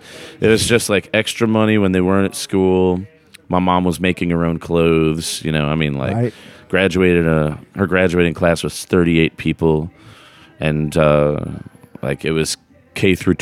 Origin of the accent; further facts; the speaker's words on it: Buffalo, New York, United States; I'm a child of the 80s. I'm right on the cusp of Gen X and Millennial. We call each other the Goonies. I'm from the suburbs of Buffalo, New York.